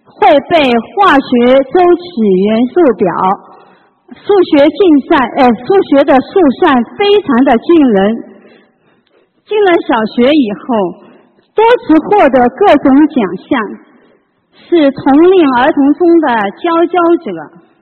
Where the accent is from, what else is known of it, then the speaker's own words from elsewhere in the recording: Shanghai, China; 我是来自上海的